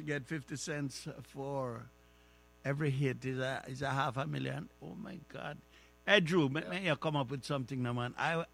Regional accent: Jamaica; I grew up in that milieu. I'm from Jamaica.

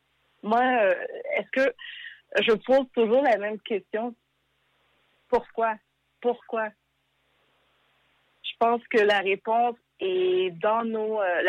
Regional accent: Quebec, Canada; Je suis dans la fin trentaine, début quarantaine. Oui, je suis une Québécoise, je suis née ici au Québec. Mes parents ont immigré durant les années 70. ici

